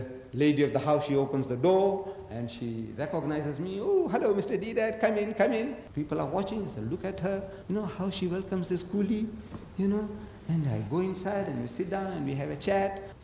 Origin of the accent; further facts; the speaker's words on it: India; I am an Indian.